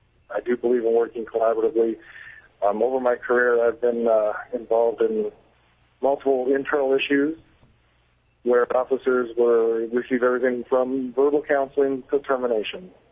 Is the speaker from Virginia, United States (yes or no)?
no; Ketchikan, Alaska, United States; I was born and raised in Ketchikan. I attended high school in Ketchikan and Kodiak. I attended college in Fairbanks and graduated from UAA in Anchorage in 92.